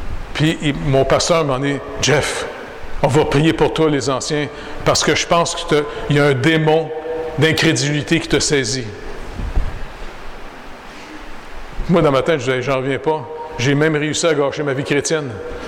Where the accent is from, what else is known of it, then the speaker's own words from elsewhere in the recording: Quebec, Canada; moi, quand je retourne chez nous au Canada, je retourne à l'Hydro-Québec